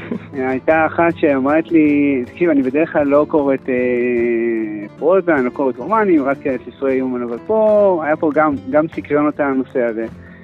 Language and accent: Hebrew; Jerusalem, Jerusalem District, Israel; אני במקור ירושלמי, אני מכיר את ירושלים.